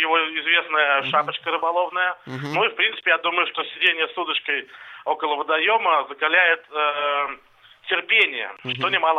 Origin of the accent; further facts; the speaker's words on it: Saint Petersburg, Russia; я из Санкт-Петербурга.